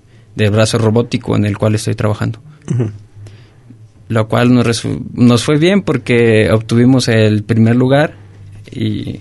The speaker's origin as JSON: {"language": "Spanish", "town": "Tepechitlán", "region": "Zacatecas", "country": "Mexico", "said": "Bueno, yo soy originario de Tepechitlán, Zacatecas."}